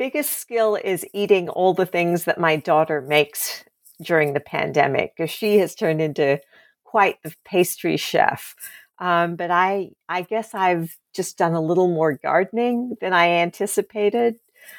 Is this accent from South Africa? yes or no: no; Australia; when I grew up in Australia